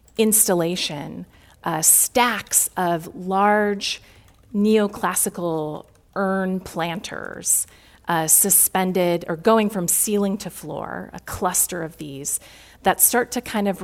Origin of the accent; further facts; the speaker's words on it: Chicago, Illinois, United States; and I say this as a Midwesterner born and raised in Chicago, too often we think this is perhaps a Southern issue or someone else's issue. It's very much in my backyard here in Chicago.